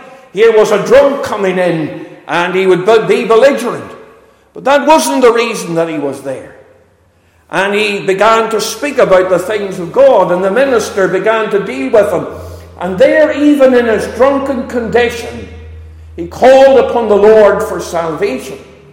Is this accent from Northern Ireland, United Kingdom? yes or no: yes; Enniskillen, Northern Ireland, United Kingdom; We travelled up from Enniskillen. I'm originally from Enniskillen in Northern Ireland.